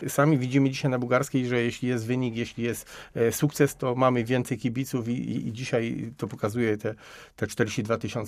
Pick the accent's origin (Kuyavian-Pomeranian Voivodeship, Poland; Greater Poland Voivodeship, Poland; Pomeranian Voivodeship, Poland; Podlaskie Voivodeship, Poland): Greater Poland Voivodeship, Poland; Poznań; Tylko ja byłem urodzonym poznaniakiem